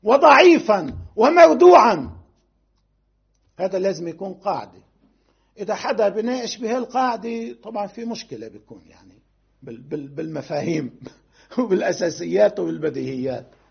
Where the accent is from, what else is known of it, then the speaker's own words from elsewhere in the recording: Lebanon; نحن كشعب لبناني أيضا وكدولة في لبنان وكوطن لبناني